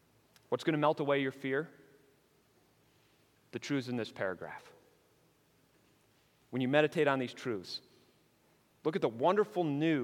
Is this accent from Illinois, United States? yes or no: yes; Chicago, Illinois, United States; I'm from Chicago, and most of you know I'm a Bears fan